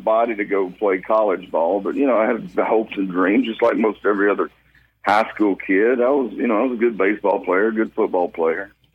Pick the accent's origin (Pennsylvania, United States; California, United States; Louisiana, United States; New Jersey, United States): Louisiana, United States; Monroe; I was born in West Monroe, or actually Monroe, Louisiana. That's my hometown.